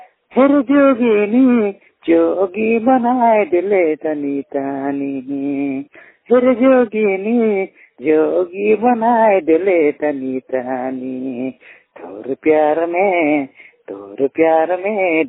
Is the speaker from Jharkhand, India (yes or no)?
yes; Ramgarh, Jharkhand, India; now in Delhi, India; रामगढ़ का रहने वाला हूँ। मैं 100% ब्लाइंड और मैं दिल्ली में पढ़ाई करता हूँ।